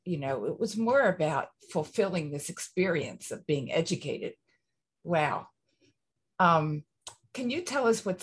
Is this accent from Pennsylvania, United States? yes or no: yes; Philadelphia, Pennsylvania, United States; You know, Jason, I grew up in Philadelphia. I went to public schools.